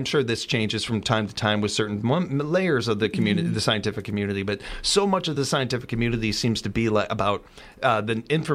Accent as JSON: {"language": "English", "town": "Chicago", "region": "Illinois", "country": "United States", "tie": "born or raised there", "lives_now": "Wisconsin Rapids, United States", "said": "Where I grew up in South Chicago"}